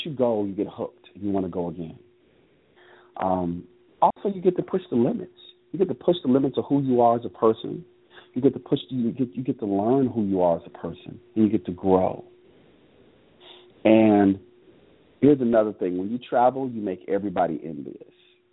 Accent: Miami, Florida, United States; being born and raised in the South, born and raised in Miami, Florida, even still, I never had, there were some places in the South I never got the opportunity to travel to.

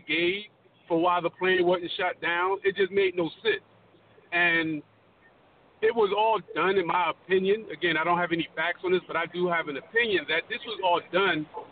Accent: United States; And I'm even though I'm an American, I believe wholeheartedly that was an inside job.

